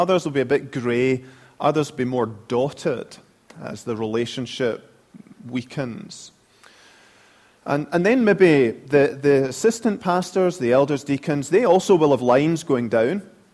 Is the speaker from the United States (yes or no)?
no; Scotland, United Kingdom; accent: Scottish; One of my colleagues says that no one would listen to me if it wasn't for my Scottish accent.